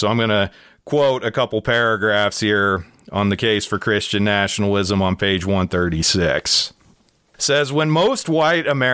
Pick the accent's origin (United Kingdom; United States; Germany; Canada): United Kingdom; England; I'm a snobby Englishman.